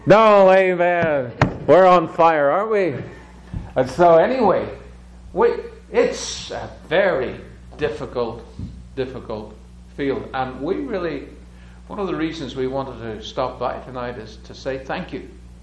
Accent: Ireland; also born or lived in United States; I'm from Ireland, but I lived over here in America for quite a few years. I traveled and I preached, and then almost 4 years ago we moved back to Ireland.

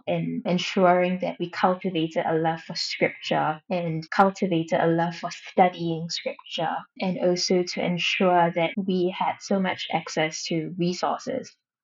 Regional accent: Malaysia; now in Singapore; And when I came from Malaysia to Singapore

